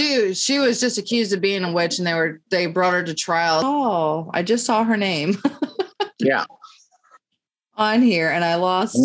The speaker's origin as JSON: {"language": "English", "region": "Alabama", "country": "United States", "tie": "born or raised there", "said": "I was in Dothan, Alabama. I was in my home state."}